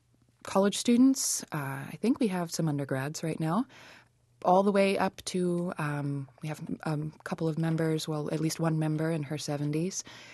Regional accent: Mason, Michigan, United States; I spent most of my growing up in central Michigan, in Mason, Michigan, a little town up there.

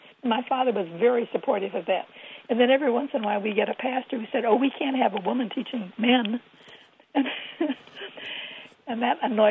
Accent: Michigan City, Indiana, United States; Michigan City, Indiana.

